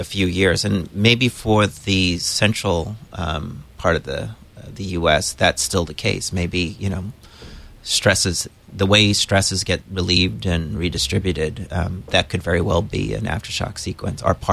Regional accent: California, United States; born there; I was born in the Bay Area.

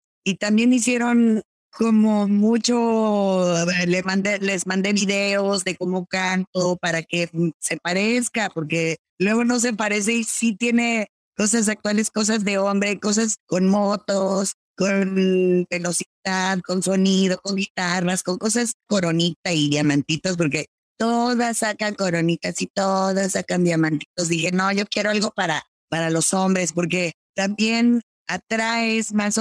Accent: Mexico; yo como latina, como mexicana

